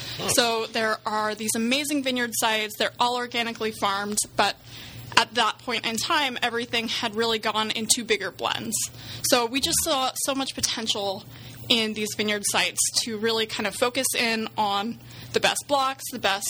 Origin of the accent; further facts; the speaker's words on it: Sonoma, California, United States; My sister and I, you know, we grew up in Sonoma.